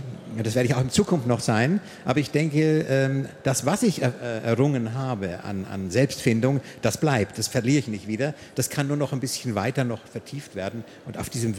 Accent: United States; ich bin Amerikaner. Und ich bin eigentlich verpflichtet, obwohl ich auch deutscher Staatsbürger bin

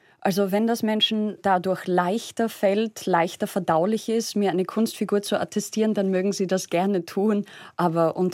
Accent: Austria; Ja, wobei als Österreicher, wir sind ja bekannt für unser Fäkalschimpfen.

